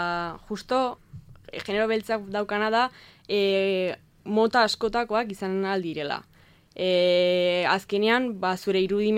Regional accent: Pamplona, Navarre, Spain; ni hemen, Iruñekoa naiz, baino txanterakoa, eta Navarro Biosladan ikasten nago orain, baino bueno, ni Eunaten nengoen lehen, horregatik, euskera hitz egiten dut.

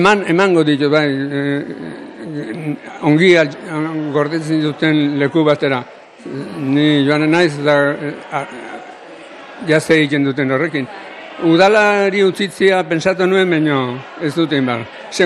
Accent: Alsasua, Navarre, Spain; nik altsoko nizarra naiz, altsoko gauzak izautu ditu nire herrian

